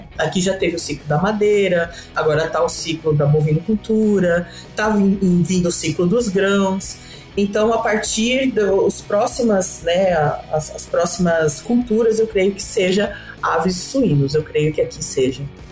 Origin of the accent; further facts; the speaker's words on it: Cotia, São Paulo, Brazil; Eu nasci em São Paulo, capital, fui criada em Cotia, que é a região metropolitana de São Paulo. Apesar de estar tão próximo de um grande centro, Cotia tinha, na época, uma vocação rural, né?